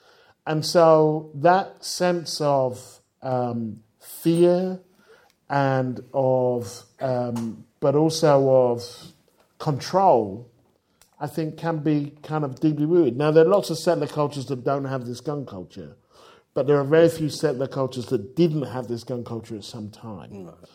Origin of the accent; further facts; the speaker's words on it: United Kingdom; look, I'm British. I don't get it. Explain it to me.